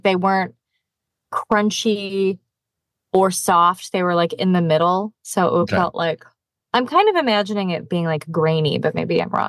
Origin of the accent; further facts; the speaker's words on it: Chicago, Illinois, United States; I spend a lot of money on like boots because I'm from Chicago.